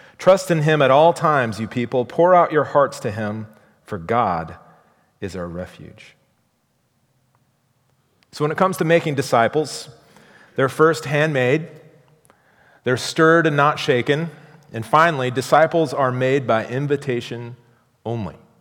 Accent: Midwest, United States; As a kid growing up in the Midwest, raised by teetotaling Baptist parents

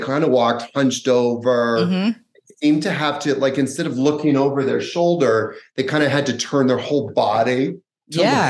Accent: Canada; when I was about 18, growing up in Canada

